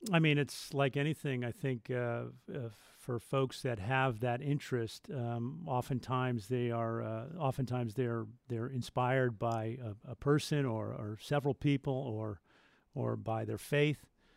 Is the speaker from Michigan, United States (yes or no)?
no; Madison, Connecticut, United States; I grew up in Madison, Connecticut.